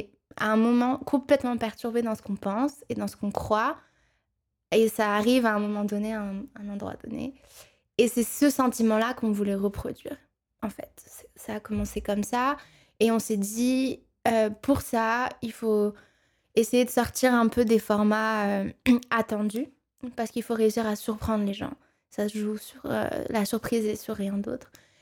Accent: Morocco; now in Paris, France; Je suis marocaine

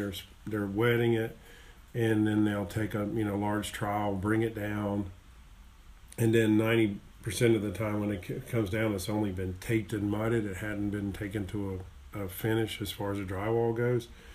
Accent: Clover, South Carolina, United States; I live in Lake Wylie, and I'm from Clover, class of 81, and I've watched this whole area grow

